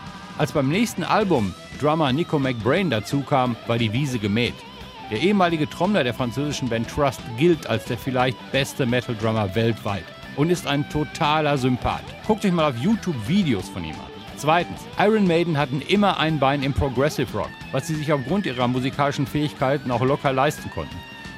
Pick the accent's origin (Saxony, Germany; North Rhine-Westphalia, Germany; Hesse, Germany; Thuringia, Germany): North Rhine-Westphalia, Germany; Dortmund; Ich komme aus Dortmund.